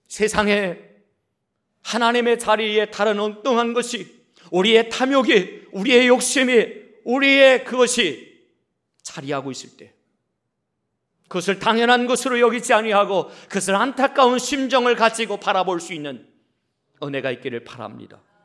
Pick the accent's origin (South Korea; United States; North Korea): South Korea; Chungcheong; accent: Chungcheong dialect; 저는 충청도 사람입니다. 평소에는 얌전할 때는 표준말을 사용합니다. 그런데 당황하거나 갑자기 충격적인 일이 벌어지면 충청도 사투리가 저도 모르는 사이에 툭툭툭툭 튀어나옵니다.